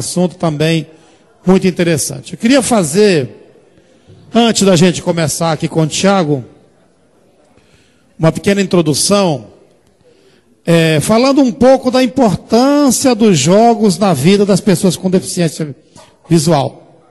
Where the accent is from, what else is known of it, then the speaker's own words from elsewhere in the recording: Uberaba, Minas Gerais, Brazil; sou da cidade de Uberaba, Minas Gerais.